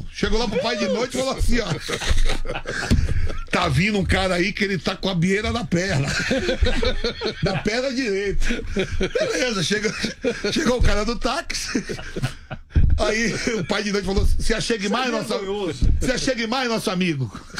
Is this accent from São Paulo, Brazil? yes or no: no; Nazaré das Farinhas, Bahia, Brazil; born there; minha cidade, né? Onde eu nasci, Nazaré das Farinhas, fica a 70 quilômetros de Salvador. E é a segunda cidade do Recôncavo, que a gente é do Recôncavo Vale do Bahia.